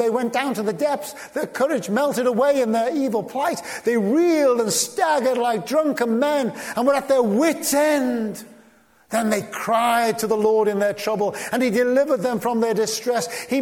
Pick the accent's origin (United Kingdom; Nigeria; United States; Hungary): United Kingdom; Liverpool, North West England; Now, when we grew up in the Dingle, you had respect for old timers.